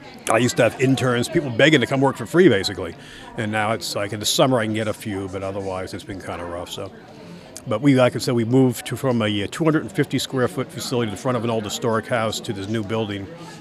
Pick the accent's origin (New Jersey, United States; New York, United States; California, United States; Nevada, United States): New York, United States; Long Island; but I'm from Long Island, New York. There's, you know, no Bigfoots there.